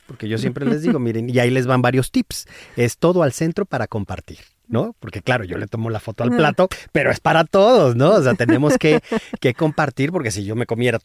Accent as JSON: {"language": "Spanish", "region": "San Luis Potosí", "country": "Mexico", "said": "yo soy de San Luis Potosí, no es una región, y del centro, o sea, de la capital, entonces esa es una zona que no es muy rica en ingredientes, ¿no? Porque es el altiplano, sí. Es desierto"}